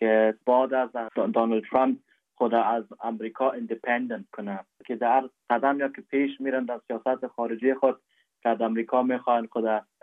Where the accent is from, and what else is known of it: Afghanistan; now in Germany